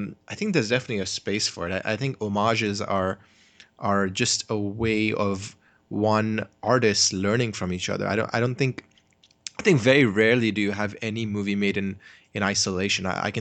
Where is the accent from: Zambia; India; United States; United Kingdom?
India; I grew up in India